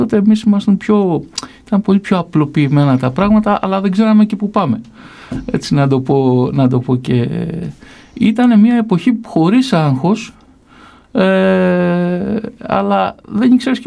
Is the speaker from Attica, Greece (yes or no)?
no; Argos, Peloponnese, Greece; Εγώ γεννήθηκα και μεγάλωσα στο Άργος. Το Άργος είναι μια πόλη στην Πελοπόννησο η οποία έχει όλα τα χαρακτηριστικά της μικροαστικής επαρχιωτικής πόλης.